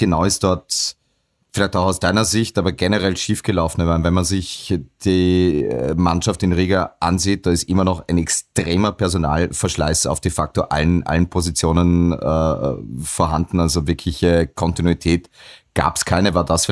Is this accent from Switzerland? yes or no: no; western Austria, Austria; dann kommt Fabio Hofer als Vorarlberger, der sich wahrscheinlich auch kein Blatt vom Mund nehmen wird und bin auch Westösterreicher